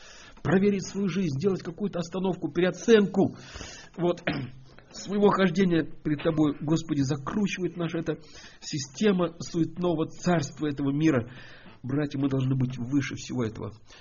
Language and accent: Russian; Israel; Я сама вот из Израиля. У меня муж израильтянин.